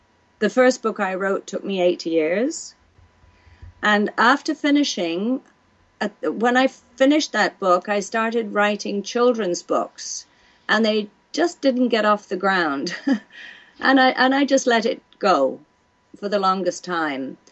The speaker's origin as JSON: {"language": "English", "region": "Wales", "country": "United Kingdom", "tie": "born or raised there", "said": "So I grew up in Wales, where everybody, when I grew up there, everybody sang."}